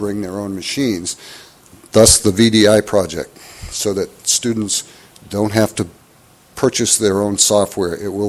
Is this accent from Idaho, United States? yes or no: no; Maine, United States; I mean, I grew up going to class 30 below because I'm from Maine.